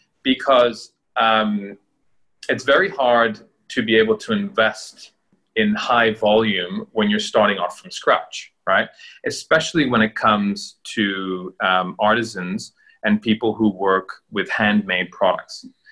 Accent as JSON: {"language": "English", "country": "Italy", "tie": "born or raised there", "said": "growing up in Italy, fashion is very apparent."}